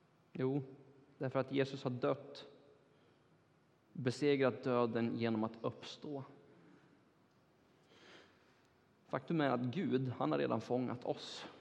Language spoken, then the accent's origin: Swedish; Turkey; also born or lived in United States; Det är min allra första lärare som jag hade när jag växte upp i Turkiet.